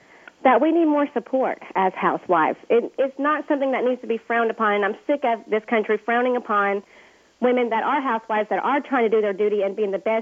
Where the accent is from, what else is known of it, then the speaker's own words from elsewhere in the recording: Georgia, United States; I'm from Georgia. Us Georgia girls like to gripe a lot. We have big mouths.